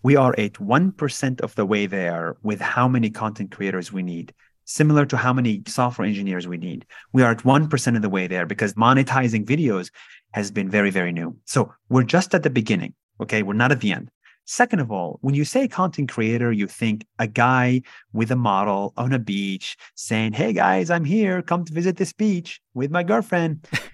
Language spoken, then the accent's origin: English; Israel; Don't forget that I'm from Israel.